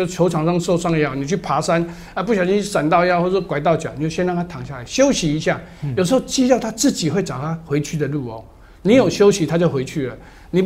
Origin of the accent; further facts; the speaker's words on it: China; 还有我们中国人的这个最好的啊，这个我们这个传统下来的这个叫做太极拳、五禽戏